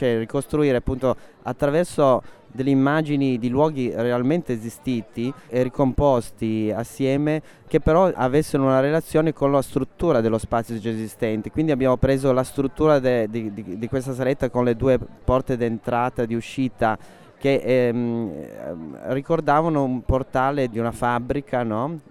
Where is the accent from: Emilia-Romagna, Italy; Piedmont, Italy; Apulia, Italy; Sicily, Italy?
Piedmont, Italy; Turin; cose che per esempio noi che siamo di Torino, una città molto più contemporanea, se vuoi, di Venezia